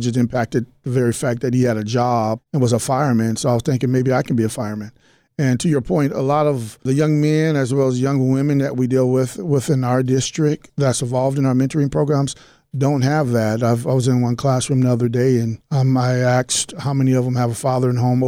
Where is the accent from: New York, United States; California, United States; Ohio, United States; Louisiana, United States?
California, United States; Bakersfield; now in Fresno, United States; I'm not from Fresno. I'm actually from Bakersfield down the street, but it's just as hot.